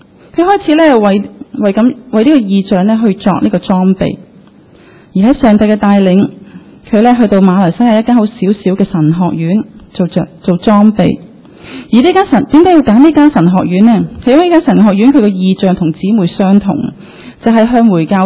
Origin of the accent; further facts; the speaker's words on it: China; 在我们中国人一句话呢，